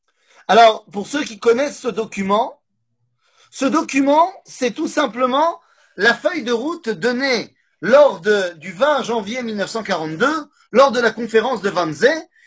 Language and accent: French; Metz, Grand Est, France; Je viens de Metz. Je viens de Metz, Rabotaï.